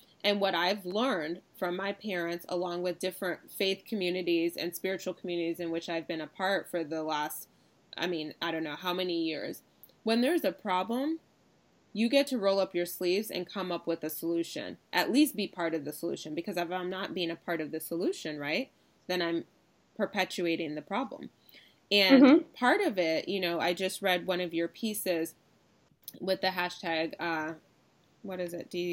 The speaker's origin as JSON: {"language": "English", "town": "Ann Arbor", "region": "Michigan", "country": "United States", "said": "And I'm from Ann Arbor. Median income is 100,000."}